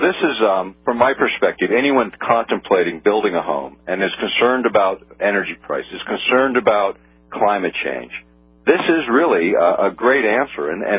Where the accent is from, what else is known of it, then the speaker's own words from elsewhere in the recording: Alaska, United States; born there; I was born in Alaska.